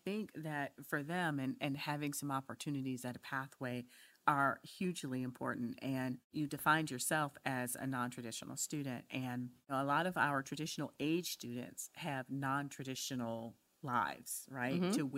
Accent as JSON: {"language": "English", "town": "Detroit", "region": "Michigan", "country": "United States", "tie": "born or raised there", "said": "I remember, you know, I grew up in Detroit."}